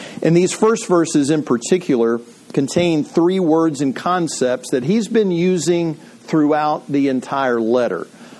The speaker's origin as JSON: {"language": "English", "town": "Ravenna", "region": "Ohio", "country": "United States", "tie": "born there", "said": "I was born in Portage County, Ohio, little town called Ravenna."}